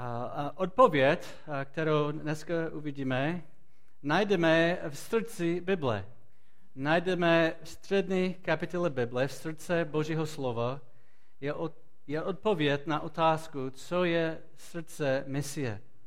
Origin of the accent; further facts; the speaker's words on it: Florida, United States; Czech is a second language; now in Czech Republic; když říkám z Floridy, říkají, co tady děláš. A proč bych chtěl tady bydlet s rodinou, když jsem z Floridy.